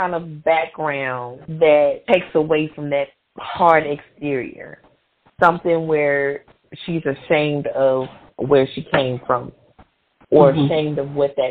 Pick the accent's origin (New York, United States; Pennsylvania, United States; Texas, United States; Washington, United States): Texas, United States; Houston; So, yeah, I write about Houston a lot because I'm from Houston, and I know a lot about the city.